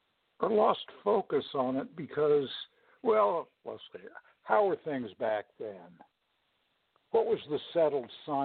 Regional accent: Los Angeles, California, United States; I grew up in Los Angeles. And back in Los Angeles, back in the 1960s, things were, the air was pretty lousy.

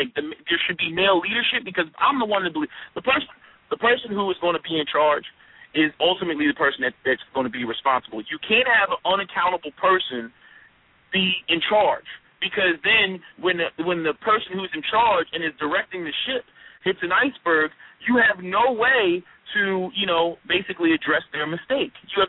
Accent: Philadelphia, Pennsylvania, United States; I'm from Philadelphia, and there's a school in Philadelphia

